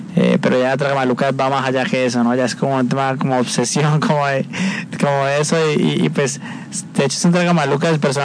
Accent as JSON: {"language": "Spanish", "country": "Colombia", "said": "yo realmente quería trabajar en mi país"}